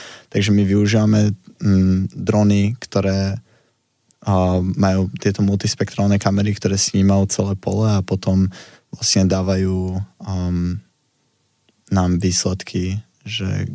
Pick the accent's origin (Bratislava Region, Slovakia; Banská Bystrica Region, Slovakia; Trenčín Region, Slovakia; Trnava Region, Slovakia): Banská Bystrica Region, Slovakia; Banská Bystrica; Ja som z Banskej Bystrice pôvodne